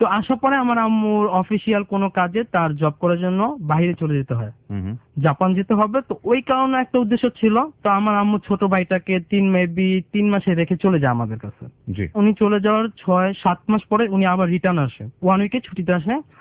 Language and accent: Bangla; Dhaka, Dhaka Division, Bangladesh; আমার ছোটবেলা, আমার জন্মস্থান যদিও বাংলাদেশ, হ্যাঁ আমি ঢাকা যাত্রাবাড়ি শনিয়াকাতে বড় হয়েছি। আমার জন্ম ওইখানে বলা যেতে পারে, হলি ফ্যামিলিতে আমার জন্ম, আমার বেড়ে ওঠা হচ্ছে যে ওইখানে।